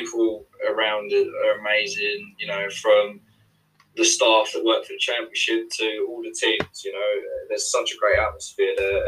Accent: Spain; I grew up in Spain. Sorry, I didn't touch on that. I grew up in Spain, and I'm half Spanish myself.

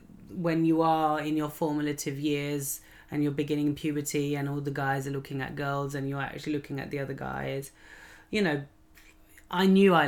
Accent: Lahore, Punjab, Pakistan; I mean, I am a Lahori if I'm from Lahore

